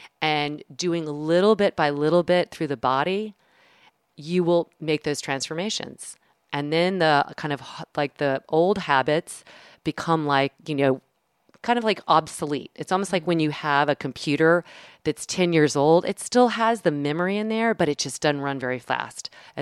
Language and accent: English; the South, United States; I say it so much because I'm from the South and it's like, Giddy Up.